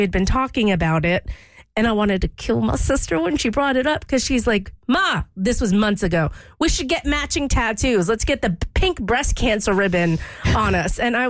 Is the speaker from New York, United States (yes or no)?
no; Louisiana, United States; I'm from Louisiana. I grew up there